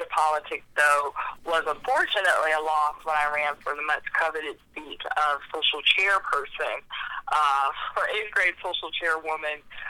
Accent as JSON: {"language": "English", "town": "Akron", "region": "Ohio", "country": "United States", "said": "I'm originally from Akron, Ohio, so as young as I can remember, you know, I was going to the polls with my mom."}